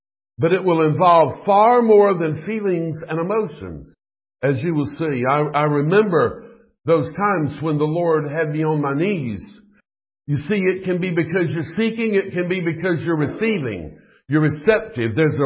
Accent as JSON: {"language": "English", "region": "Georgia", "country": "United States", "tie": "born or raised there", "said": "when I was serving the little church that I grew up in Georgia"}